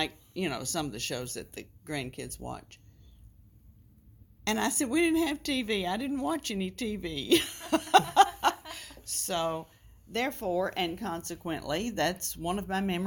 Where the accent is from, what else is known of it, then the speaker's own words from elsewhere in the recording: Longview, United States; And my memories of growing up in Longview.